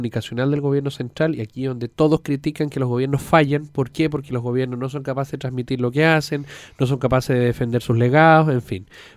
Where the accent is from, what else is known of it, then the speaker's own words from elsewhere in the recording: Chile; yo me enorgullezco enormemente que en mi país exista desarrollo, exista infraestructura, pero el metro es de Santiago.